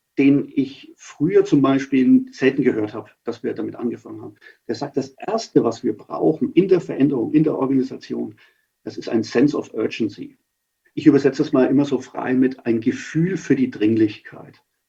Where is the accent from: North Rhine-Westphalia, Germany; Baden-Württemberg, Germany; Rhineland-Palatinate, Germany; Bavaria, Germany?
Bavaria, Germany; Nuremberg; Ich bin als Nürnberger eher, was den Fußball anbelangt, eher dem Club.